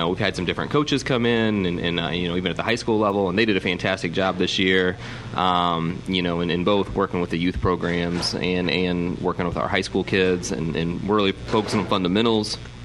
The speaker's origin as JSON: {"language": "English", "region": "Indiana", "country": "United States", "tie": "born or raised there", "said": "I just saw a thing, not my hometown, but in the area, but there in Indiana"}